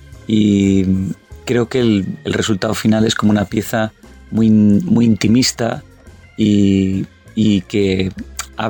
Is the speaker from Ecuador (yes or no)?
no; Vigo, Galicia, Spain; enfrente de la ciudad de Vigo, que es mi ciudad natal.